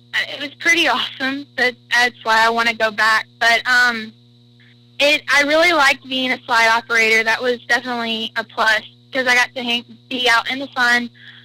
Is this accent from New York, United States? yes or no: no; Biloxi, Mississippi, United States; I'm from Biloxi, Mississippi, so I'm right on the coast.